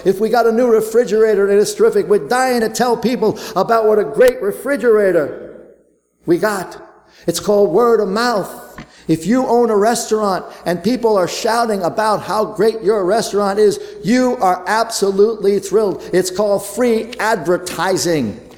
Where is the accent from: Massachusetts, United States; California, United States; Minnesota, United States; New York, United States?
New York, United States; Now, growing up in New York and growing up among New York business people who I experienced my life with for 35 years